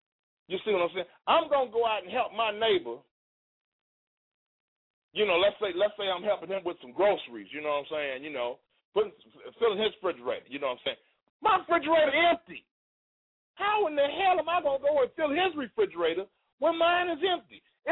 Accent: Chicago, Illinois, United States; I'm not just using Chicago as a reference because I'm from Chicago

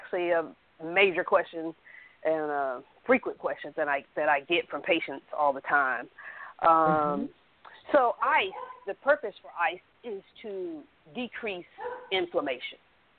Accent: Miami, Florida, United States; now in Atlanta, United States; I'm originally from Miami, Florida.

